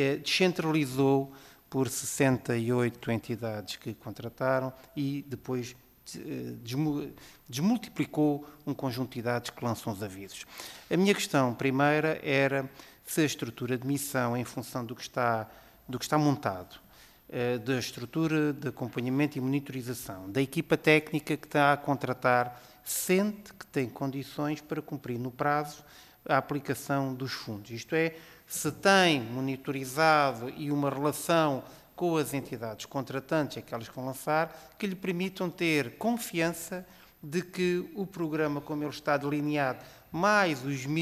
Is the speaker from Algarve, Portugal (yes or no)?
yes; Algarve, Portugal; mas a mim, como algarvio, preocupa uma questão da água